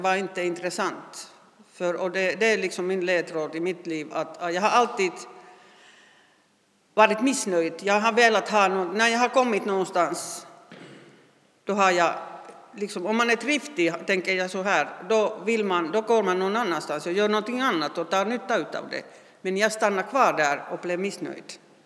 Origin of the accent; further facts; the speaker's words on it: Rovaniemi, Lapland, Finland; Jag är född och uppvuxen uppe i Rovaniemi i norra Finland med mamma, pappa och två barn. Vi var två döttrar och jag och min syster som sitter här.